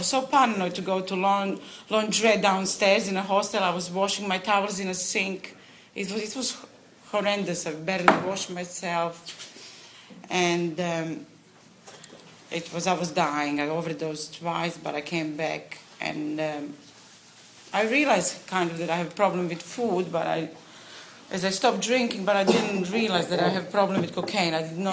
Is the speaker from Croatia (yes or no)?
yes; Croatia; I'm 37, and I'm from Croatia.